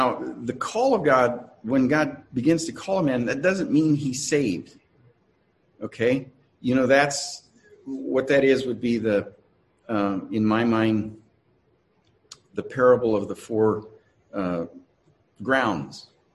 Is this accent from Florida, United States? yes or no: yes; Miami, Florida, United States; I grew up in Miami, and my dad was always dragged me out to the ocean.